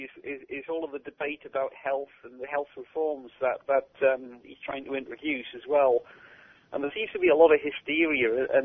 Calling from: London, United Kingdom; I'm from London in the UK.

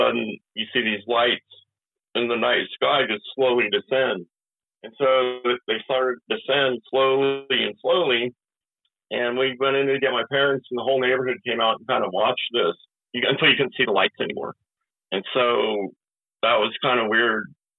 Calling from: Willits, California, United States; Yes, sir. I'm calling from Willits, California. It's in Northern California. It's a small town, probably about 10,000 people.

